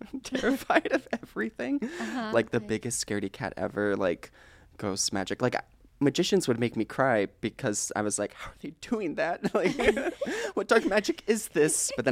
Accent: Virginia Beach, Virginia, United States; also born or lived in Oklahoma / Ohio; I was born in Oklahoma, but I moved to Virginia Beach when I was like 7 and lived there for 10 years. And then I finished out high school in West Virginia, went to college in Ohio, and now I'm here.

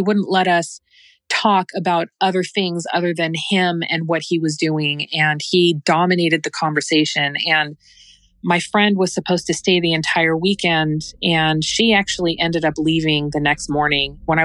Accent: California, United States; because we have to go to my hometown so that we can prepare for the funeral. So a couple of days later, we drove to Northern California

